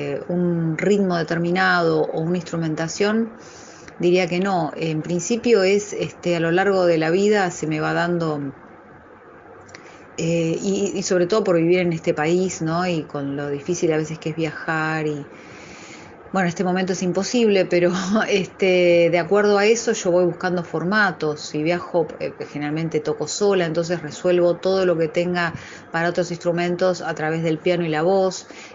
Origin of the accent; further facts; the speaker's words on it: Buenos Aires, Argentina; born there; accent: Rioplatense; se me nota lo rioplatense, mitad de mi familia uruguaya y mitad argentina. Sí, yo nací en Buenos Aires, pero mi historia y mi raíz viene de Uruguay también.